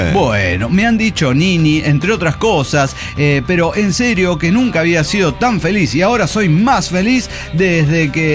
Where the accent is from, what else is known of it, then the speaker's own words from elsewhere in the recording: Zacapu, Michoacán, Mexico; hasta la fecha, no encuentro algo aquí y cerca de mi pueblo, Sacapu.